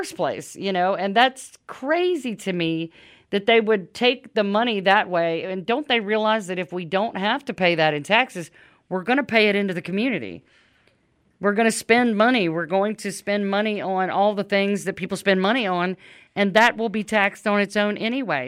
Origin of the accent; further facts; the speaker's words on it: Louisiana, United States; moved away as an adult; I'm from Louisiana and moved here as an adult.